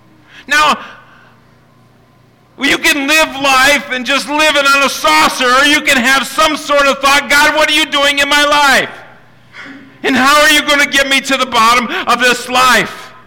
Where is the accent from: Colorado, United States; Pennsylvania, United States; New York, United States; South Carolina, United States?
Pennsylvania, United States; when you're born and raised in Tioga County, Pennsylvania, and you're born and raised on a farm